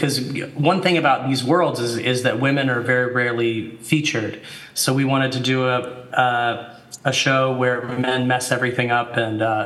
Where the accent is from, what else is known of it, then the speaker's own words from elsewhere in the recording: Carbondale, Illinois, United States; Yeah, so I'm from Carbondale, Illinois, where SIU is.